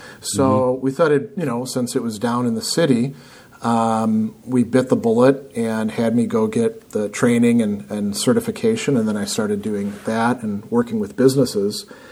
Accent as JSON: {"language": "English", "region": "Midwest", "country": "United States", "said": "And you know, being a Midwesterner, I think I much rather wanted to go to upstate New York than to stay in the South."}